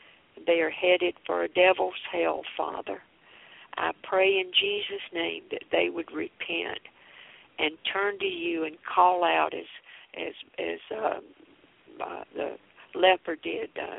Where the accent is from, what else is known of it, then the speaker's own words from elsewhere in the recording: Florence, South Carolina, United States; Yeah, from Florence. I grew up in Florence, South Carolina.